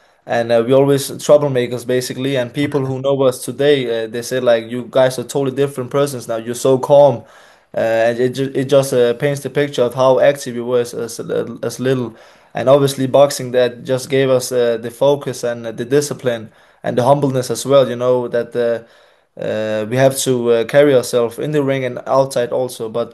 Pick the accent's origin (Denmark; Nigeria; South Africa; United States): Denmark; It's different, when you're growing up and getting raised